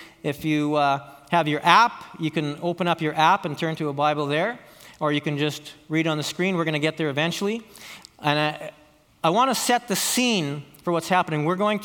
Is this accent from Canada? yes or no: yes; Calgary, Alberta, Canada; I'm from Calgary.